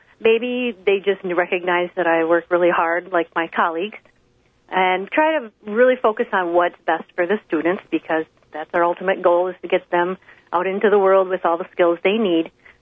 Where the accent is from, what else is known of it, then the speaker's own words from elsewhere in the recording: Gilman, Wisconsin, United States; I grew up in Gilman, Wisconsin, so I've been in the school district pretty much all my school years.